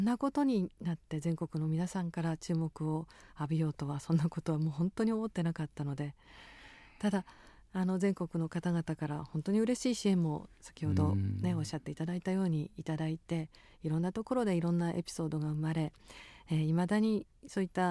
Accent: Sendai, Miyagi, Japan; 両親がルーツが宮城県で、でまあ、幼い頃から育って大学時代まで過ごしたのが仙台で、その後もう 毎年というかね、毎月ぐらいに帰っている場所ではありましたが

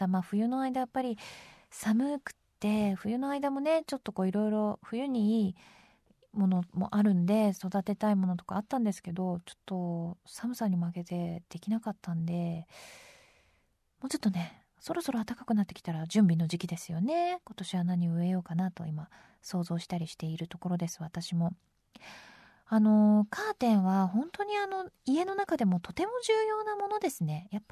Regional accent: Tokyo, Japan; 私もね、東京生まれ東京育ちなので

